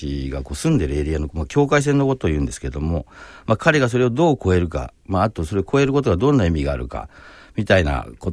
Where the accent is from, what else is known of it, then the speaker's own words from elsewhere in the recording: Tachikawa, Tokyo, Japan; 僕とこう地元が同じ立川出身の … という、その女性のアーティストがいるんですが